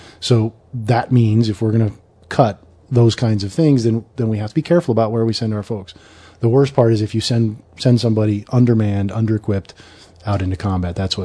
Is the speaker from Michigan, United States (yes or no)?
no; Kalispell, Montana, United States; I went to my hometown in Kalispell, Montana to do a book signing there.